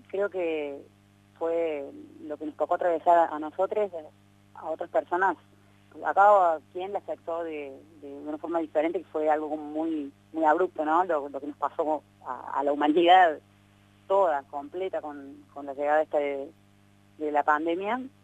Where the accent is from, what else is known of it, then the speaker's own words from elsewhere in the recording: Córdoba, Argentina; moved away as an adult; also born or lived in Zárate; now in Buenos Aires, Argentina; yo me fui a vivir a Córdoba a los 4 años, por trabajo de mi papá, y volví a visitar Zárate